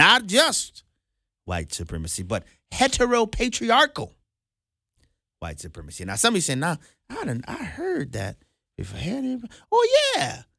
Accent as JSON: {"language": "English", "town": "New Orleans", "region": "Louisiana", "country": "United States", "said": "I mean, little old me, I'm just a dude from New Orleans, you know, I'm just from the Ninth Ward."}